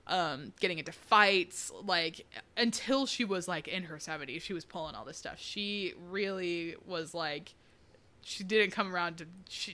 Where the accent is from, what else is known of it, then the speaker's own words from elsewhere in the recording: Texas, United States; or at least maybe we know because we're from Texas.